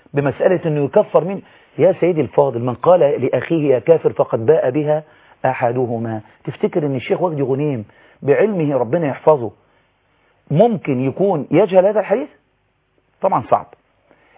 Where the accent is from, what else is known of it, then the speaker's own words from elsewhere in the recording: Egypt; وخد بالك عندنا في مصر حاجة اتفطست